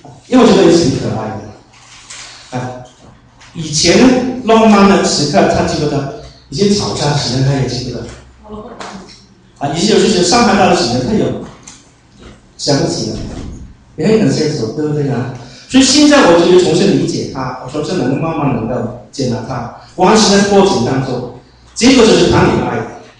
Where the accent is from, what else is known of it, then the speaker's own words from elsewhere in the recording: China; now in United Kingdom; 好像我是中国人，但是为了主的缘故呢，我不把这当作英国人就也算了。当时结果还是学习一点的，我不是怎么样，可能来了英国时间比较长了